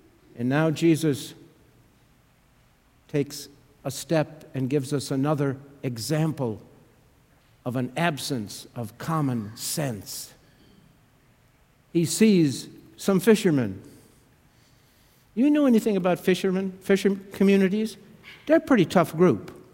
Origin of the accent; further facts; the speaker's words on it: Wisconsin, United States; If you were to get in the car and drive to northwestern Wisconsin and go to my hometown, and if you were to do an on-the-street interview with the people who knew me when I was growing up